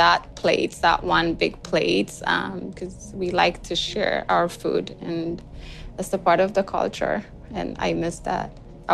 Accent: Bole, Addis Ababa, Ethiopia; I grew up in Ethiopia around Bole area, by the airport area.

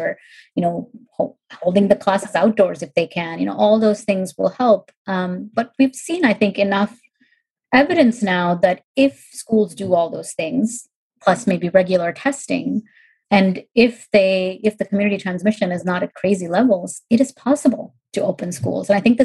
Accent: India; Maybe because I grew up in India, I got a polio vaccine, and I got chickenpox without the vaccine.

